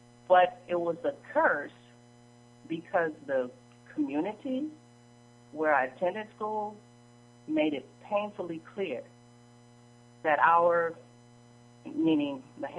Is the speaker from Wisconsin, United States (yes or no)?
yes; Milwaukee, Wisconsin, United States; that's a little bit of my background as far as growing up in Milwaukee. And I will always claim my Milwaukee roots no matter how far away I go.